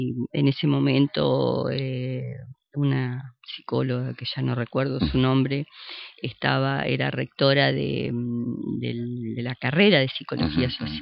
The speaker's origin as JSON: {"language": "Spanish", "town": "Concordia", "region": "Entre Ríos", "country": "Argentina", "said": "yo soy de Concordia, amo mi ciudad"}